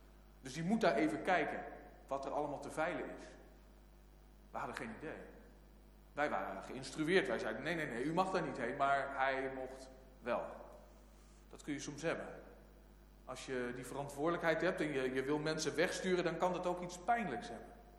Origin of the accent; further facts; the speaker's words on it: Emmen, Drenthe, Netherlands; in Emmen, waar ik opgegroeid ben, als medewerker mocht meehelpen. Ik was een jaar of 13, 14.